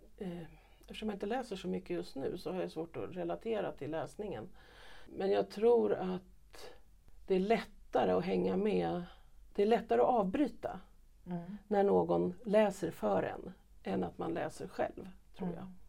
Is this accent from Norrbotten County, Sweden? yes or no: no; Mjölby, Östergötland, Sweden; also born or lived in Stockholm; Och växte upp i Mjölby i Östergötland.